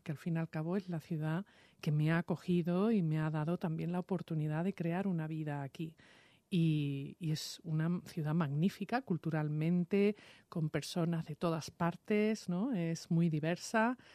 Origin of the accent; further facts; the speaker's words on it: Seville, Andalusia, Spain; accent: Sevillian; also born or lived in New York, United States; now in Madrid, Spain; después mis padres se separaron y me fui a vivir a Sevilla, por eso tengo acento sevillano.